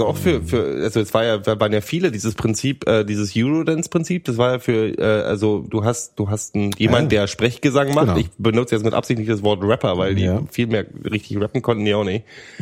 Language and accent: German; eastern Germany, Germany; Ich komme aus dem Osten.